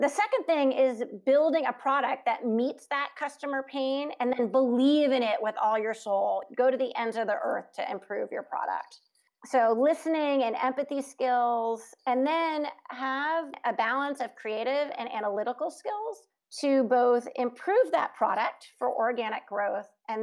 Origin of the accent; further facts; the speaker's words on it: West Coast, United States; He's also from the East Coast and I'm from the West Coast.